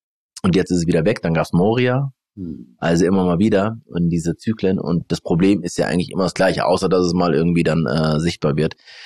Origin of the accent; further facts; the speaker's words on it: Frankfurt, Hesse, Germany; weil wir sind beide aus Frankfurt-Bornheimer. Schöner Stadtviertel, für die, die nicht in Frankfurt leben und es nicht kennen.